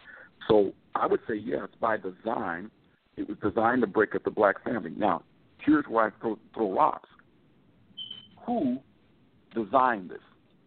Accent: Inglewood, California, United States; I remember the community I grew up in. I grew up in Inglewood.

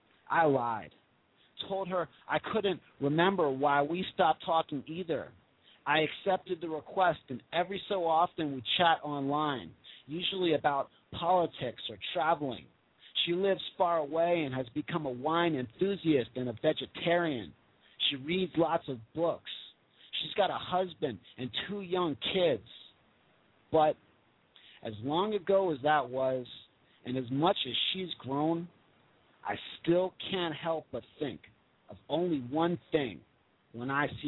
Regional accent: Miami, Florida, United States; So, yeah, man, you know, like growing up in Miami, and there's a lot of crazy shit that happens there.

